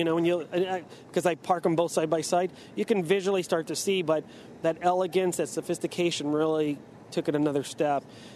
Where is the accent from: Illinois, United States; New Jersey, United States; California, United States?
California, United States; Huntington Beach; I'm from California, Huntington Beach.